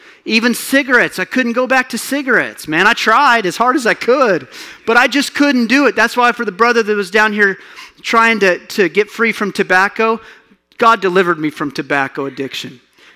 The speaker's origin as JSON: {"language": "English", "town": "Clovis", "region": "New Mexico", "country": "United States", "tie": "born or raised there", "said": "I'm from Clovis, New Mexico, Eastern New Mexico, 44 years old. I was raised by some of the best people in the world."}